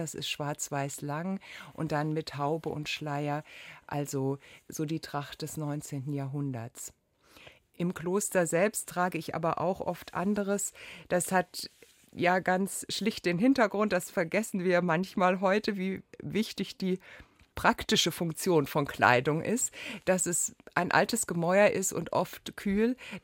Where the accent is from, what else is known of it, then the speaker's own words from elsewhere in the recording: Göttingen, Lower Saxony, Germany; born there; Ich bin ja in Göttingen geboren und dort in der evangelischen Jugendarbeit gewesen.